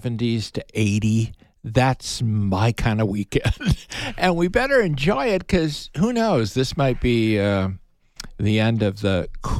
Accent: Chicago, Illinois, United States; I would know it because I grew up in Chicago, and we would go up to a little place called Cambridge, Wisconsin, and a little lake called Lake Ripley, and we'd have a cabin up there every summer.

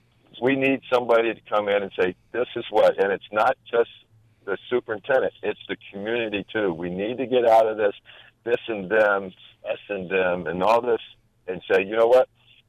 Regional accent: Tucson, Arizona, United States; and I'm from Tucson, I've been here almost all my life.

